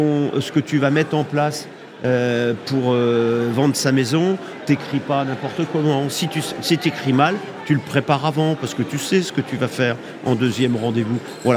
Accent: Le Mans, Pays de la Loire, France; now in Rouen, France; Alors, je suis natif du Mans, c'est le début de l'aventure, et maintenant j'habite à Rouen.

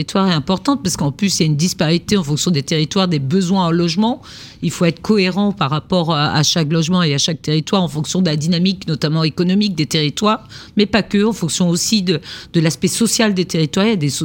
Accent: Brittany, France; moi, je suis bretonne, je ne vois pas forcément la mer houleuse comme une contrainte

